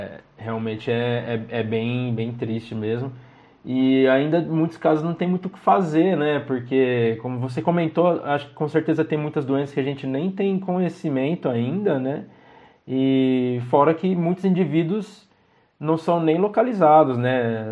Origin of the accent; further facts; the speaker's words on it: São Carlos, São Paulo, Brazil; a gente fazia bastante coleta em áreas, né, nativas aqui de São Carlos, a gente é do interior de São Paulo também